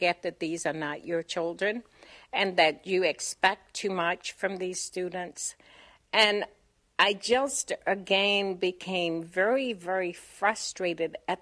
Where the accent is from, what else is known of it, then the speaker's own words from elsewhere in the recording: Alabama, United States; I think from the time I was a young child, I always wanted to play school growing up in Alabama